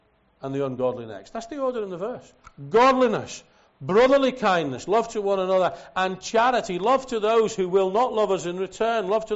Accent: Liverpool, North West England, United Kingdom; also born or lived in Scotland; the little assembly that I was brought up in Liverpool, and then the one I was first in Scotland

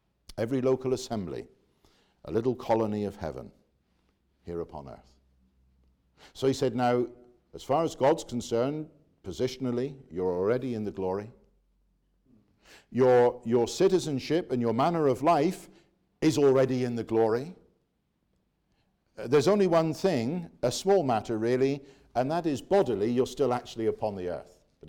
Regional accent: United Kingdom; now in Canada; It's a Canadian vote and I'm a Brit. I'm not eligible to vote.

